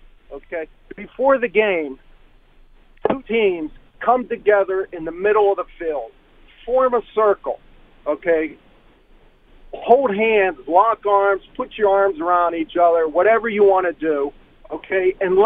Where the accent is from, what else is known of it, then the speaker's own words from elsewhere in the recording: United States; I'm an American, a veteran, okay?